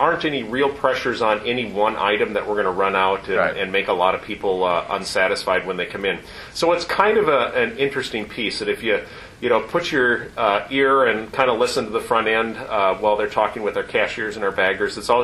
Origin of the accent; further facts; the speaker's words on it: Red Wing, Minnesota, United States; I grew up in Red Wing, Minnesota. So we had winter.